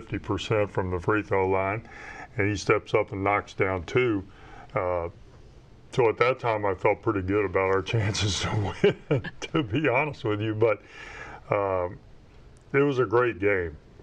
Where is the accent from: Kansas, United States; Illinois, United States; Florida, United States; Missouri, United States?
Missouri, United States; Sedalia; I grew up in Sedalia, so we moved to Sedalia